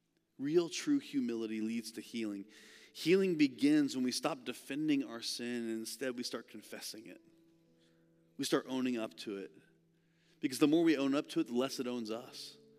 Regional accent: Indiana, United States; I grew up in Indiana, and in Indiana, there's something that happens in the winter. It's called snow

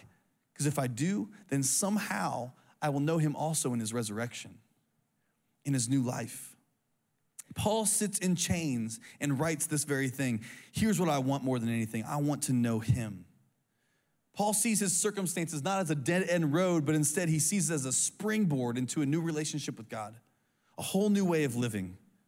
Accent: Indiana, United States; now in South Carolina, United States; When I came to CIU in South Carolina, I moved from Indiana.

